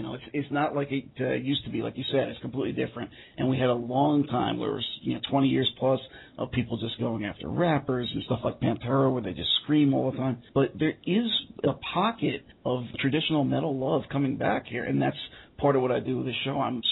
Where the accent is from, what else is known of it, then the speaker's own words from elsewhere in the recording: New York City, New York, United States; You know, I'm a New Yorker, that's why. Everything for us is rush, rush, rush.